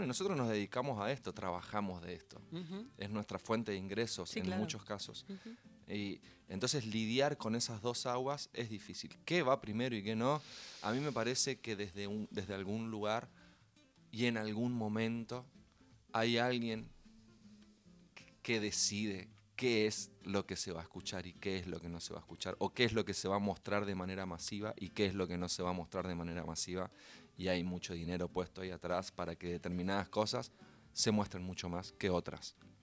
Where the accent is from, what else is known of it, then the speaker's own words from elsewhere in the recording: Chaco, Argentina; accent: Chaco tonada; now in Buenos Aires, Argentina; Soy chaqueño y se nota en la tonada, ¿no?